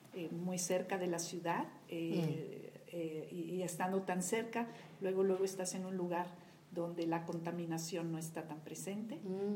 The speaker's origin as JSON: {"language": "Spanish", "region": "Mexico City", "country": "Mexico", "said": "Yo soy de la Ciudad de México, del DF."}